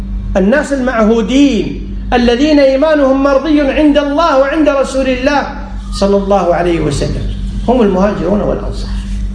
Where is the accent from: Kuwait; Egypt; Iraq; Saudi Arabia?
Kuwait; عندنا في الكويت دستور، في كل مكان في دستور.